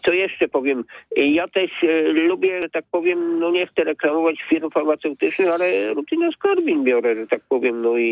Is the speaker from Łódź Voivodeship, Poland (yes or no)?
no; Greater Poland Voivodeship, Poland; accent: Poznań dialect; No trzeba trochę pochodzić, trochę połazić, mówię po Poznańsku.